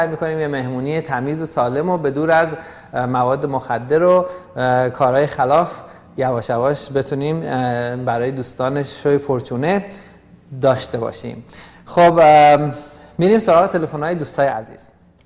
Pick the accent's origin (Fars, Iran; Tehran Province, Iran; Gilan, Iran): Tehran Province, Iran; Tehran; من بچه تهران هستم، البته پدر مادرم مال تهران نیستن